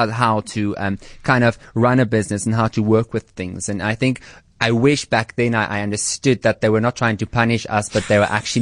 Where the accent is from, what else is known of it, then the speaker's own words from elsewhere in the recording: Koster, North West, South Africa; I was always this young farm boy that was making clothes